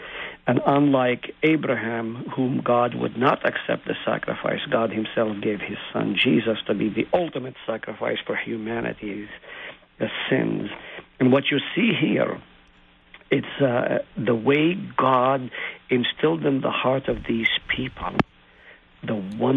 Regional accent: Nazareth, Northern District, Israel; I grew up in Palestine, or I was born in Nazareth

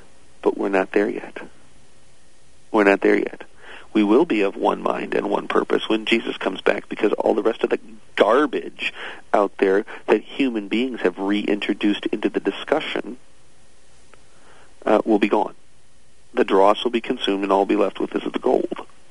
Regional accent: St. Louis, Missouri, United States; I grew up in the St. Louis area.

